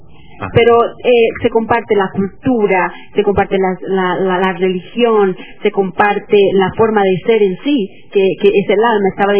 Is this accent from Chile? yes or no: no; Colombia; moved away; Yo soy colombiana.